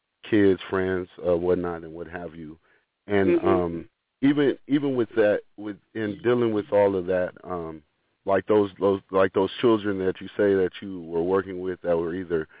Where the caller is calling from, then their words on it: Los Angeles, California, United States; I'm actually representing out of Los Angeles, California.